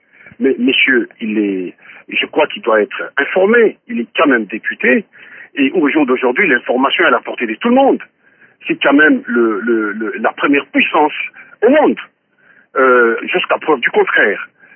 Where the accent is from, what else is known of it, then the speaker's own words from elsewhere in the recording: DR Congo; chez nous en RDC